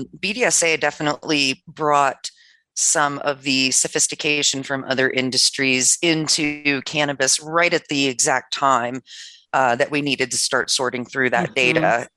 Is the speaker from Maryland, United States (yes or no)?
yes; Maryland, United States; I'm from Maryland originally.